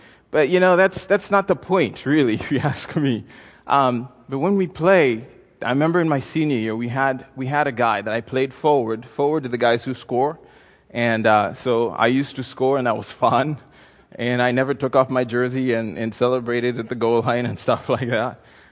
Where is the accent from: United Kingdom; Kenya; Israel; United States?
Kenya; I'm a Kenyan saying this is home.